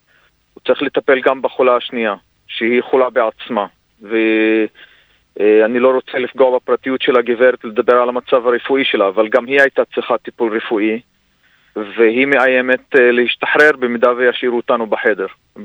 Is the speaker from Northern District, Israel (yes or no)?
yes; Nazareth, Northern District, Israel; אני יליד נצרת, ואני נולדתי בעצמי בבית חולים העמק.